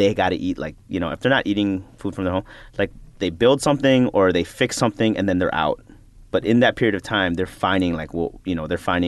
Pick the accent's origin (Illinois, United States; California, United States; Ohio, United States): Illinois, United States; Chicago; now in Brooklyn, United States; Like I'm a Filipino-American, you know, raised in Chicago, living in Brooklyn.